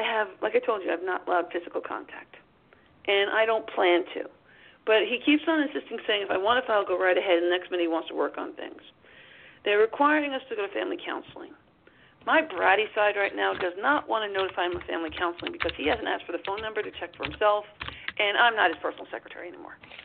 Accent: New York, United States; now in South Carolina, United States; I'm originally from New York. And I'm a little jumpy about it because it costs more than where we are in South Carolina.

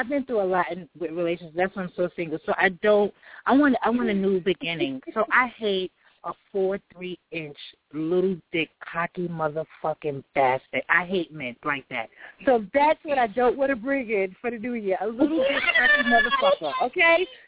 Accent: Brooklyn, New York, United States; Yes, I'm from Brooklyn, and I got to have balls, baby, in Brooklyn.

